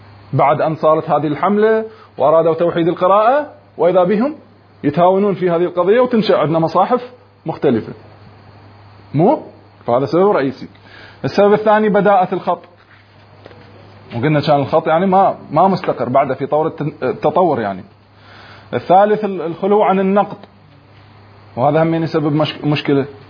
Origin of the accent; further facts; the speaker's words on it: Iraq; هسه احنا عندنا بالعراق، خلي الوطن العربي، بالعراق لغة عربية مو